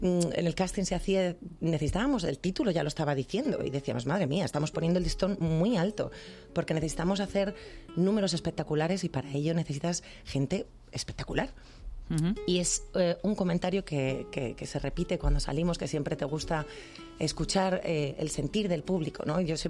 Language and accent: Spanish; Spain; yo soy de España.